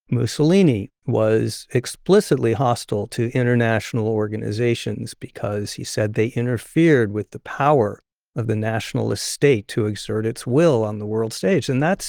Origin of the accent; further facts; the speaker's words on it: Arizona, United States; I grew up in Arizona, which was a strong NRA state